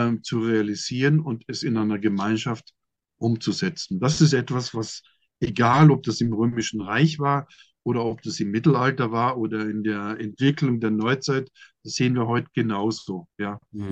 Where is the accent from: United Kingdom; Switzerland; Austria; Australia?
Austria; Ich bin zwar in Österreich aufgewachsen, muss ich sagen, in die Welt gegangen